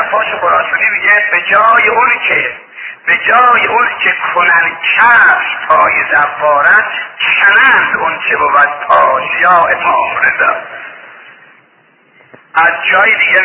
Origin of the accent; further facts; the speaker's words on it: Mashhad, Razavi Khorasan, Iran; من بچه مشهدم، بچه اینجا